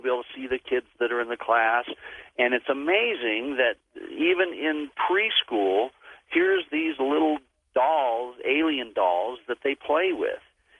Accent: Oklahoma, United States; born there; I mean, I was born back in Oklahoma, so my relatives are back in the Bible Belt

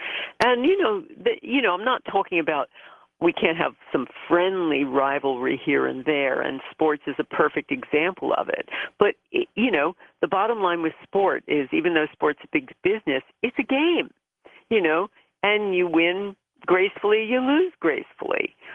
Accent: United States; now in United Kingdom; I've lived in the UK for, you know, half my life now, but I'm rabidly American.

